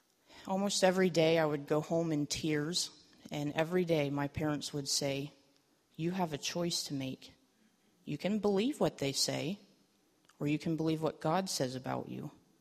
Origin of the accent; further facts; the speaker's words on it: Pennsylvania, United States; I was actually born and raised in Pennsylvania, central Pennsylvania, right down there with all the Amish and Mennonites.